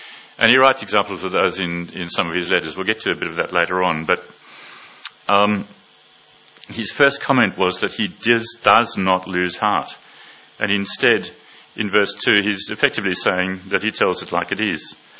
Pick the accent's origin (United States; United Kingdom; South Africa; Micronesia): South Africa; growing up in South Africa, one of the things you learn there is, obviously you learn South African history.